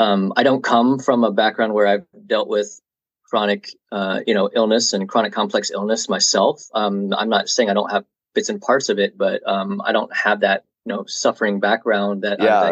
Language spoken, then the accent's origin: English; Indianapolis, Indiana, United States; You know, so you're in Illinois, I'm originally from Indianapolis.